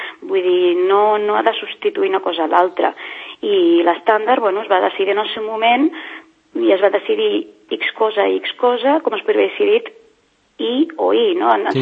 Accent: Catalonia, Spain; I a veure, sí, som catalans, però no ens han explicat molts dels errors que fem, no?

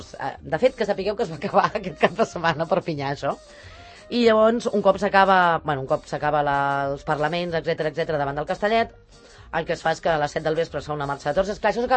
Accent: Occitania, France; Nosaltres no som occitans, som catalans

